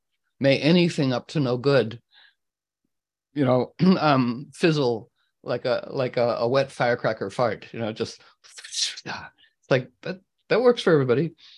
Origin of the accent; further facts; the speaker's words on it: United States; But being an American, I don't do it very often